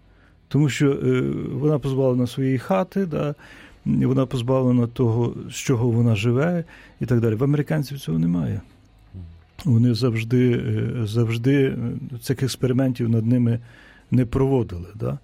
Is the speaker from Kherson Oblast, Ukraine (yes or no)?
no; Kyiv, Ukraine; якщо я говорив, що я з Києва